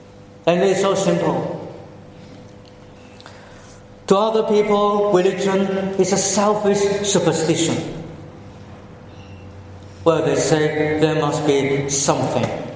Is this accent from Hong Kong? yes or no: yes; Hong Kong; English is a second language; I remember as a boy, as a child, I learned English in Hong Kong